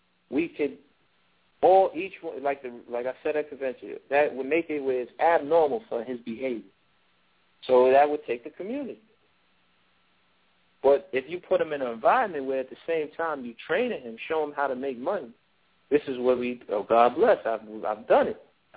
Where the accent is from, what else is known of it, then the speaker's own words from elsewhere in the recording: India; You see many different type of village restaurants or places where you could get gas, though I'm Indian.